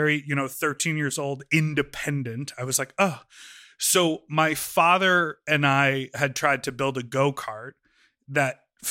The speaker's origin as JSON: {"language": "English", "town": "Evanston", "region": "Illinois", "country": "United States", "tie": "born or raised there", "said": "Yeah, in Evanston. I grew up, and Evanston has this like annual 4th of July parade"}